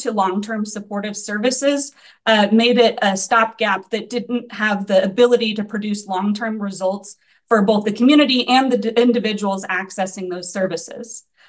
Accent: Eugene, Oregon, United States; now in Portland, United States; Well, I'm a born and raised in Oregon. I'm originally from Eugene and moved to Portland in 2010. So I've been here 14 years.

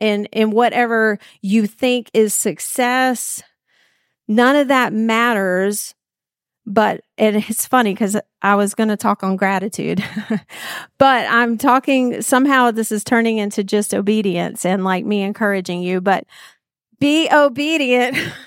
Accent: Mobile, Alabama, United States; because I'm from Mobile, Alabama, and Integrity Music was in Mobile

